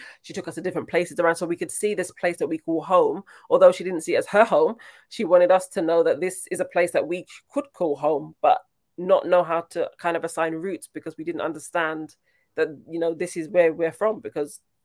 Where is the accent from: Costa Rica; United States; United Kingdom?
United Kingdom; Brixton, London; Well, I'm from Brixton. So I was born in Brixton, my whole life, Brixton. However, I went to primary school in Brixton, and then I went to, what did I go to? A grammar school in Mitcham. And then I went to a high school in Raynes Park